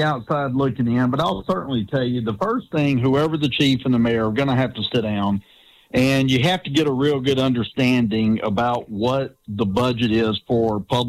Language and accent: English; Prichard, Alabama, United States; Of course, I grew up in Pritchard. And I can remember some of the better days in Pritchard's back in the 70s and the 80s